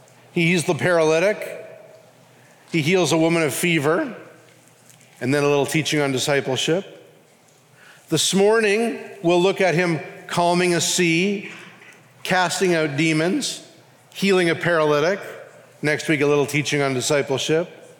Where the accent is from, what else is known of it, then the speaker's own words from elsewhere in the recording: Canada; now in Louisville, United States; Now, as a Canadian